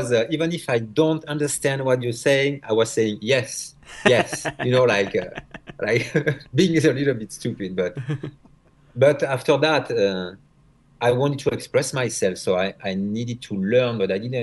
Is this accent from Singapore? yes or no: no; France; English is a second language; moved away as an adult; also born or lived in Spain; now in United States; Both, let's say, a little bit in France, a little bit in Spain. Until my 24th birthday, because after my 24th birthday, I had the opportunity to come here in the United States